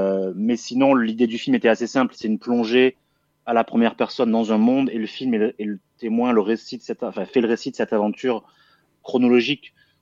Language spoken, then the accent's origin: French; Alès, Occitanie, France; les forêts environnantes de Florac ou de chez moi à Alès